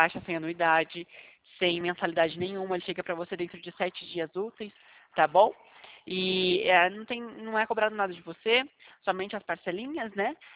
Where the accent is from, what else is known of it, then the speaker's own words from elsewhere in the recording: Alagoas, Brazil; Eu sou aqui de Alagoas.